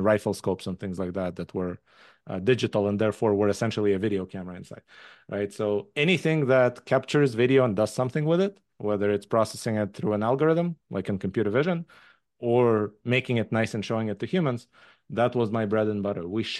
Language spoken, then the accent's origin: English; Israel; English is a second language; moved away as an adult; also born or lived in Soviet Union; I moved to Israel when I was six. So basically, I grew up in Israel all the way through my bachelor's degree. I lived there. Then I moved to Japan for a year